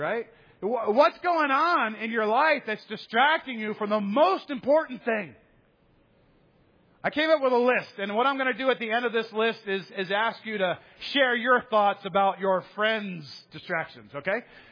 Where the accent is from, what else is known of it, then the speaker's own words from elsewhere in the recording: the South, United States; It's not because I'm a Southerner.